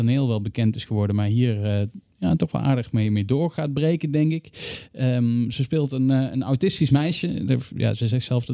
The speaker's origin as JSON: {"language": "Dutch", "region": "Limburg", "country": "Netherlands", "said": "Ik kom uit Zuid-Limburg."}